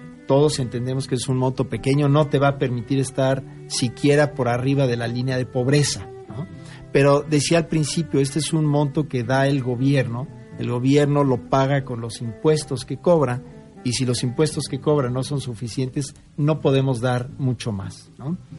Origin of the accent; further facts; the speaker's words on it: Mexico; es lo que podemos como mexicanos, entre todos, solidariamente pagando nuestros impuestos